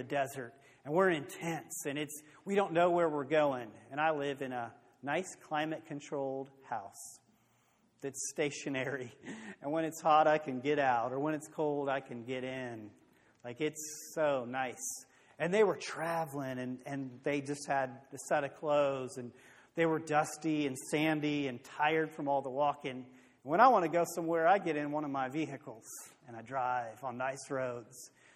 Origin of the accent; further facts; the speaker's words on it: Indianapolis, Indiana, United States; I'm from Indianapolis, and we have, like, any kind of restaurant you can go to, grocery store.